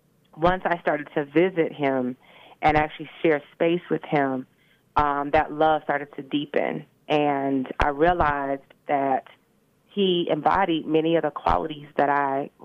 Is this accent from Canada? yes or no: no; Detroit, Michigan, United States; I'm from Detroit originally.